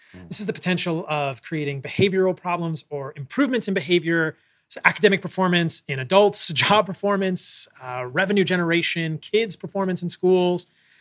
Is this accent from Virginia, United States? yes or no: yes; Vienna, Virginia, United States; I remember when I was growing up in Vienna, Virginia, there was a trail called the W-O-N-D bike trail